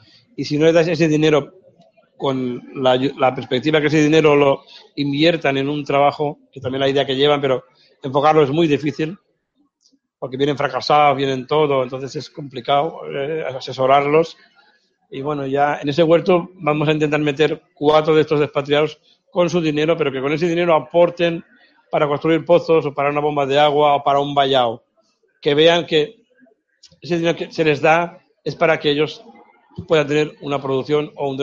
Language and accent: Spanish; Huesca, Aragon, Spain; pero soy de Huesca, soy bastante tozudo y ahí ando